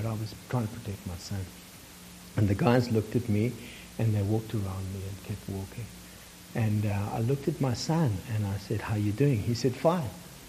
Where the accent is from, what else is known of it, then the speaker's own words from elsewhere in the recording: South Africa; Now, I come from South Africa, and in South Africa, there was a lot of fighting.